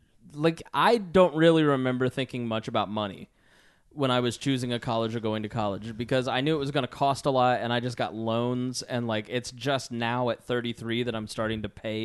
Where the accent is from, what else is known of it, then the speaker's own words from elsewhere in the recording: Plainfield, Indiana, United States; I was from Plainfield, so I was around, and you're kind of in the Indy area, too.